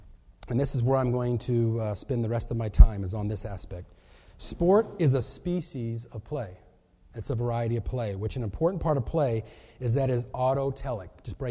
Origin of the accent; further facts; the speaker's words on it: Indiana, United States; I'm from Indiana, so I know that.